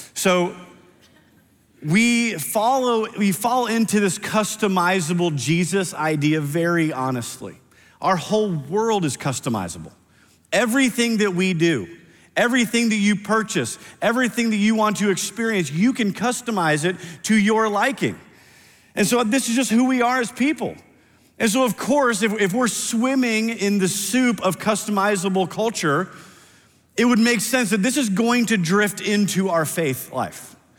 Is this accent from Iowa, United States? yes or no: yes; Iowa, United States; I grew up in Iowa.